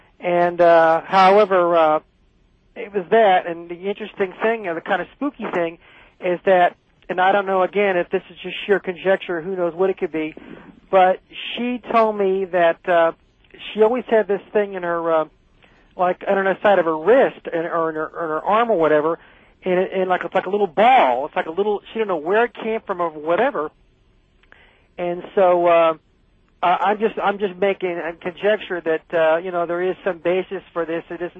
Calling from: San Diego, California, United States; I'm calling from San Diego.

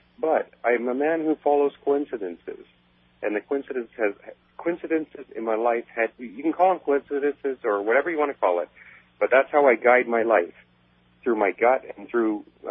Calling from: Port Alberni, British Columbia, Canada; I'm calling from Port Alberni in British Columbia, Canada.

